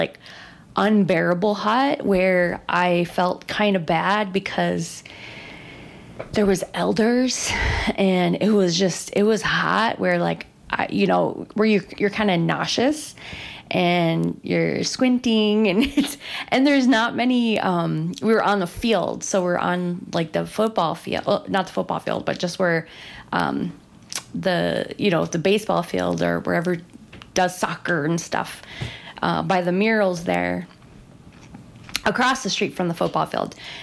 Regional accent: Red Lake, Minnesota, United States; We are performers and speakers, and we're from Red Lake and we're Southside.

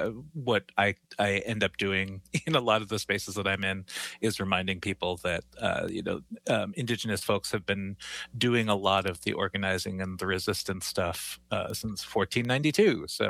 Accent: Rosebud, South Dakota, United States; now in Minneapolis, United States; I'm originally from the Upper Cupmeet community out in Rosebud, the Rosebud Reservation out in South Dakota. I've been living here on my Dakota cousin's land for 13 years here in Minneapolis, Bedeota Otoe.

